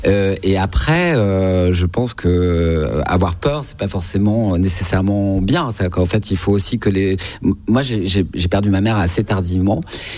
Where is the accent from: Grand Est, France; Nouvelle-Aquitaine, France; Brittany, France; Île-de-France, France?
Île-de-France, France; Paris; born there; Moi, je suis né à Paris.